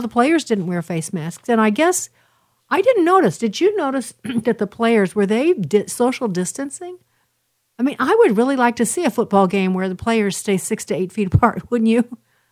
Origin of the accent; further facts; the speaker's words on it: Chicago, Illinois, United States; I didn't go, but I'm from Chicago, and I can tell you it's a very prestigious school.